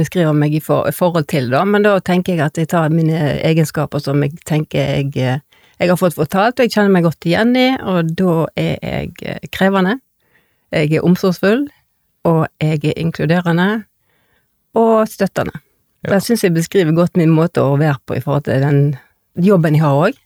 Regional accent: Tysnes, Vestland, Norway; Jeg er jo fra Våge på Tysnes

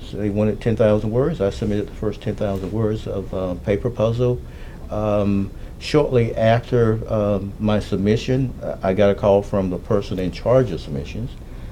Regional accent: Macon, Georgia, United States; now in Atlanta, United States; I grew up here in Macon. I left Macon in 1980, went back to school, went to law school, practiced law in Atlanta for about 20 years

